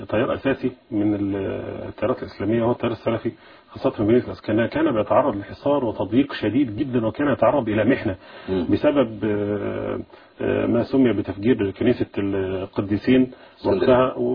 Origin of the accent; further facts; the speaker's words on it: Egypt; احنا عندنا في مصر